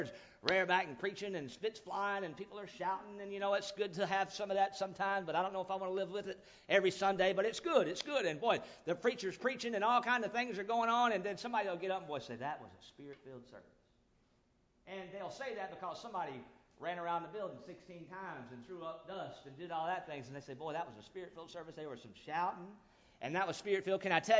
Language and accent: English; Charlotte, North Carolina, United States; now in Georgia, United States; I'm originally from North Carolina, Charlotte area, and I went to Bible college in North Carolina.